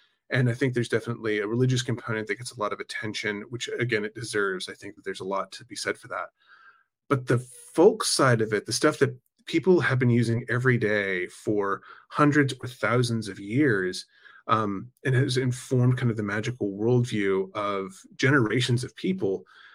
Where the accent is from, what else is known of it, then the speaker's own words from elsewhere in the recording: the South, United States; I grew up in the South. There's so much folklore all around.